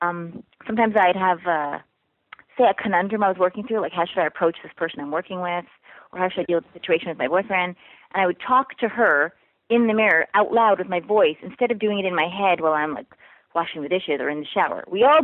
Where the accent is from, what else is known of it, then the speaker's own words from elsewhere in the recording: Canada; born there; Listen, I was born in Canada. Okay. My parents come from the Caribbean, an island called Trinidad and Tobago. They moved to Canada and I was born there. And I'm brown skinned, which means I'm not white